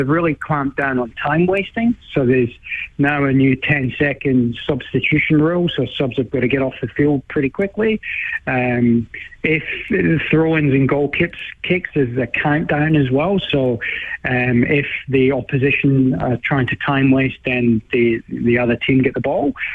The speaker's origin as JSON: {"language": "English", "region": "Scotland", "country": "United Kingdom", "said": "what keeps me up at night, unfortunately, is England's chances as a Scotsman in the World Cup."}